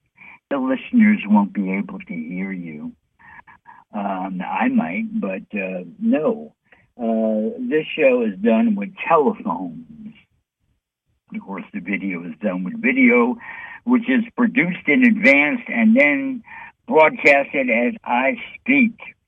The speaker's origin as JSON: {"language": "English", "town": "New York City", "region": "New York", "country": "United States", "said": "hey, I'm from New York City, and thankfully the governor of New York State is being removed."}